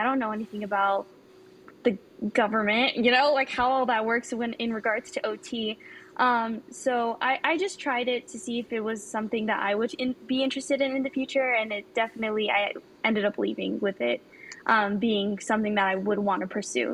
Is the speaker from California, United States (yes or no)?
yes; Chino Hills, California, United States; I'm from Chino Hills, California, so kind of a local around here.